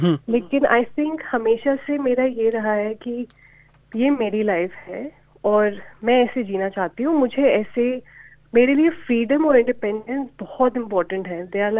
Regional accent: Delhi, India; मैं वैसे तो मैं दिल्ली से हूँ

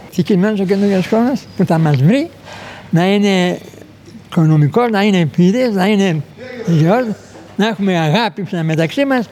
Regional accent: Kalavryta, Western Greece, Greece; now in Vasiliada, Greece; Εγώ από την Πελοπόννησο. Τα Καλάβρητα, τα ιστορικά Καλάβρητα. Εδώ στη Βασιλιάδα έχω περίπου 7 χρόνια.

